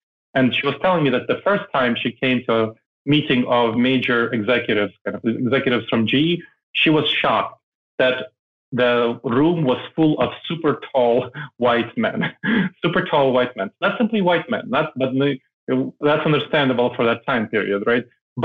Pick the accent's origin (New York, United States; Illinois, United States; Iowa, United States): New York, United States; New York City; English is a second language; And when I came to the United States. I grew up in New York City. So that was a cultural melting pot.